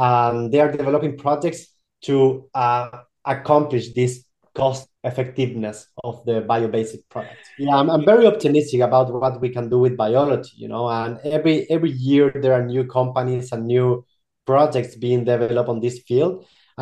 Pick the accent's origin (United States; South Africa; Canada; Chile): Chile; Because as I mentioned, I'm from Chile. In Chile and in general in Latin America, our countries are based in natural resources, right?